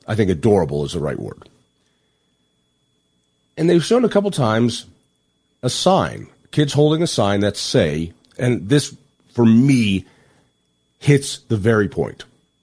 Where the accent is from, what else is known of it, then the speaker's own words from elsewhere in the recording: Boulder, Colorado, United States; My hometown of Boulder, Colorado, has a law that says nuclear weapons are not allowed in the town of Boulder.